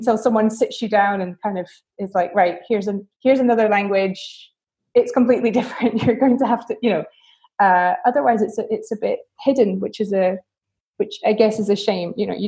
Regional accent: Scotland, United Kingdom; I grew up in Scotland.

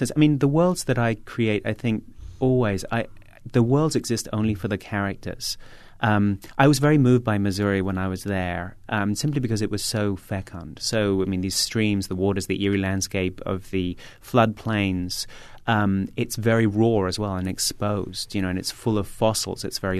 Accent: London, United Kingdom; I grew up in London. I grew up in a big block of flats full of immigrant families, and it was an incredibly porous place.

